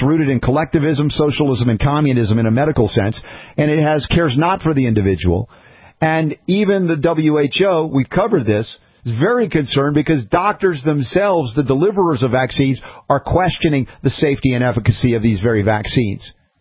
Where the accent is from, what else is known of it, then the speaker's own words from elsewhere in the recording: United States; It corrupted their taste buds by growing up in America like I did.